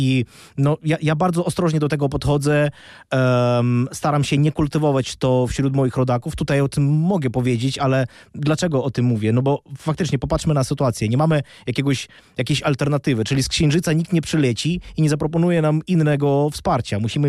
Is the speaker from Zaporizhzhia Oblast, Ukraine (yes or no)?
yes; Zaporizhzhia, Zaporizhzhia Oblast, Ukraine; ja pochodzę na przykład z Zaporoża, tak, to jest miasto na południu, byłem tam parę miesięcy temu